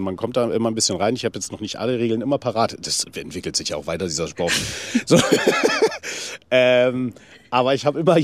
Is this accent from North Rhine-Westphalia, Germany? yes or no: no; Cottbus, Brandenburg, Germany; Ja, Cottbus ist schon absolut meine Heimat. Ich bin in Cottbus geboren, habe dort viele Freunde.